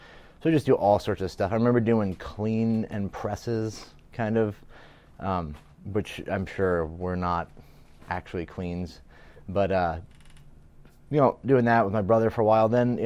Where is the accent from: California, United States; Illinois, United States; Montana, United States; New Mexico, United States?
Montana, United States; so I grew up in Montana the whole time, lived in this log cabin.